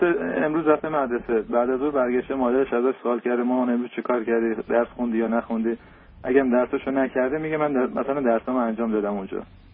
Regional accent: Iran; moved away as an adult; حدود 8 ماه که از ایران اومدیم اینجا.

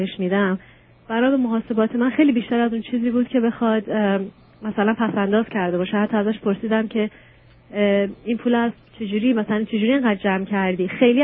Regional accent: Iran; now in Canada; 7 سالم هست که از ایران اومدم کانادا، دارم زندگی میکنم

